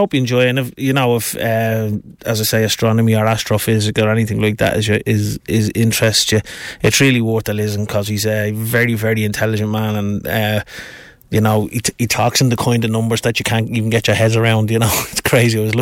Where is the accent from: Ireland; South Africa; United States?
Ireland; Dublin, Leinster; I grew up in Finglas, and Dunsink Observatory is one of those buildings... excuse me, it's one of those buildings that's there